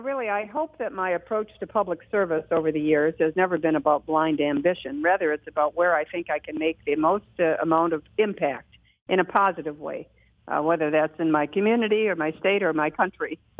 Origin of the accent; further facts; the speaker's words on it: Michigan, United States; I just want to come home to Michigan, and of course, I have been born and raised in Macomb County, Michigan, the home of the Reagan Democrats, by the way